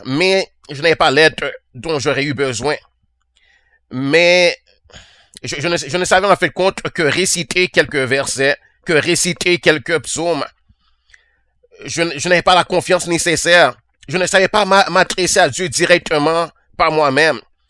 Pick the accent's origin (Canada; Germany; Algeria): Canada; je suis du Canada, je vis au Québec dans les environs de Montréal. Je suis d'une famille de 5 enfants.